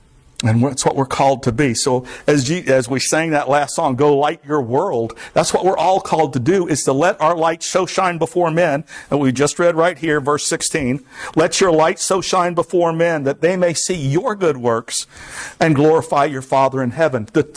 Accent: Hollywood, Florida, United States; also born or lived in Pompano Beach; I was born in Pompano Beach. I am from Hollywood, Florida. Here I am.

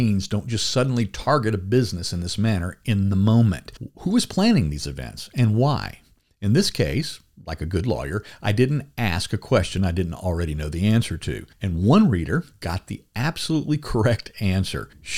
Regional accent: Louisiana, United States; by the time I was 12, we were doing that with our .22 rifles down at the pond or the bayous in my home state of Louisiana.

